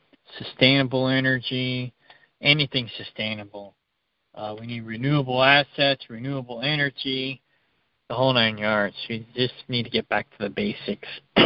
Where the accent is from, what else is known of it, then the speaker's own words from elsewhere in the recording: Lawton, Oklahoma, United States; We grew up together in Lawton, Oklahoma. We went to junior high school together.